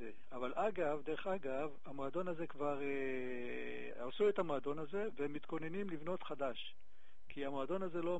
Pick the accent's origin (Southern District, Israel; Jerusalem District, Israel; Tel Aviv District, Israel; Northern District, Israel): Tel Aviv District, Israel; Tel Aviv; אני במקור תל אביבי.